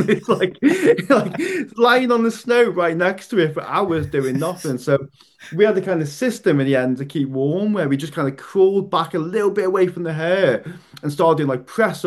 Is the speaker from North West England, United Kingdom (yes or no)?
yes; Liverpool, North West England, United Kingdom; I grew up in Liverpool